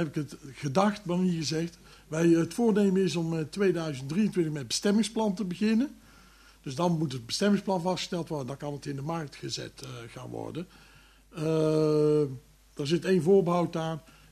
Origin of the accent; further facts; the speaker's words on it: Vught, North Brabant, Netherlands; Ik kom uit Vught, nou weten ze dat, hoe dat werkt.